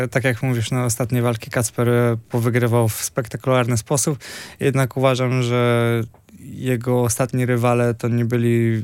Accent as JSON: {"language": "Polish", "town": "Gdańsk", "region": "Pomeranian Voivodeship", "country": "Poland", "said": "Gdynia nie jest moim rodzinnym miastem, ja jestem z Gdańska"}